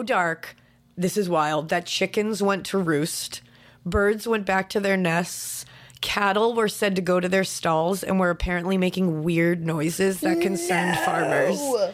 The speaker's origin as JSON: {"language": "English", "region": "New England", "country": "United States", "said": "I was like, I'm from New England."}